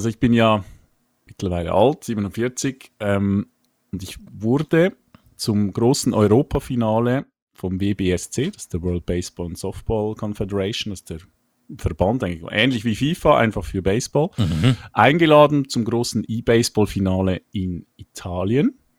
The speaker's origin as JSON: {"language": "German", "country": "Switzerland", "said": "Ich Schweiz."}